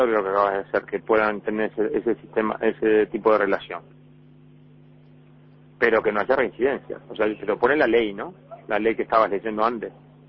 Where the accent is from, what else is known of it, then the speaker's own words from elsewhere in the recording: Uruguay; somos todos iguales en Uruguay, somos todos uruguayos de corazón